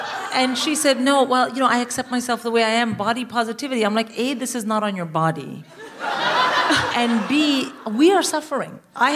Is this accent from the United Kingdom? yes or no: no; India; I'm Indian. I would rather die.